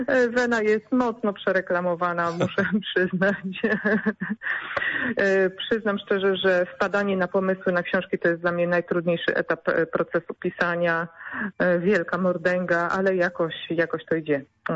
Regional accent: Łódź Voivodeship, Poland; also born or lived in Warsaw; now in Grodzisk Mazowiecki, Poland; obie jesteśmy z Podłodzi. Obie pojechałyśmy na studia do Warszawy, tam zostałyśmy, pracowałyśmy i potem obie trafiłyśmy do Grodziska Mazowieckiego pod Warszawy

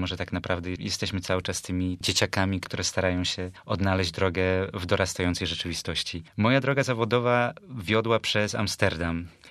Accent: Warsaw, Masovian Voivodeship, Poland; Jako mały chłopiec w Warszawie byłem członkiem Teatru Muzycznego Pantera, który wystawiał przeróżnego rodzaju musicale dla dzieci

